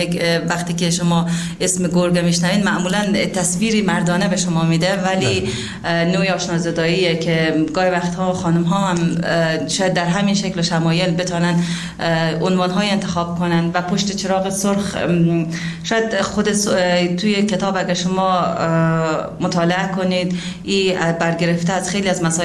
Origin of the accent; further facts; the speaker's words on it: Daykundi, Afghanistan; born there; also born or lived in Iran; متولد شهرستان دایکندی هستم و فارغ التحصیل ادبیات. 30 سال در ایران زندگی کردم و الان 6 سال میشه که در افغانستان حضور دارم.